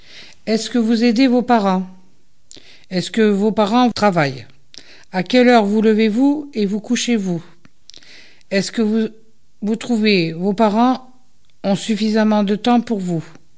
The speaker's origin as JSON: {"language": "French", "town": "Reims", "region": "Grand Est", "country": "France", "tie": "born or raised there", "said": "peut-être que mon nom vous fera rire. Je suis une sœur, je suis née à Reims en Champagne. J'ai vécu en ville"}